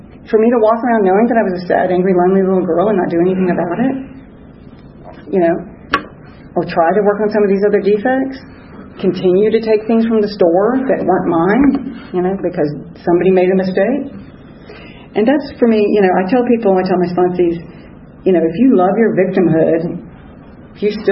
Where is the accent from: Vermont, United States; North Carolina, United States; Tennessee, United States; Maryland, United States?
Tennessee, United States; Memphis; born there; I was born in Memphis. I was the last child of 6.